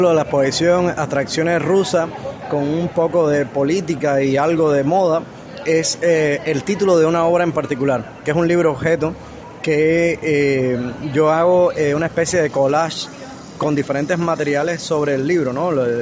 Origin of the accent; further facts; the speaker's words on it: Sancti Spíritus, Cuba; incluso yo soy de Santi Espíritu y he expuesto varias veces en Santi Espíritu